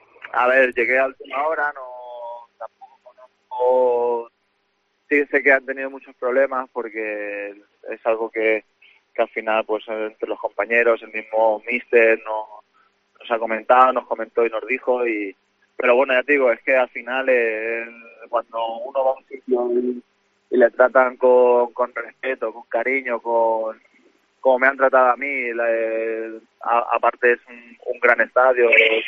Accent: Petrer, Valencian Community, Spain; ahora estoy no estoy de Alicante, estoy de Ella Petrer, que es un pueblo que está cerca de Alicante

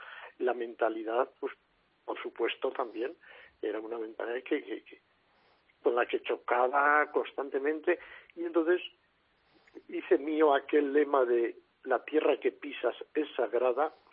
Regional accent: Castile and León, Spain

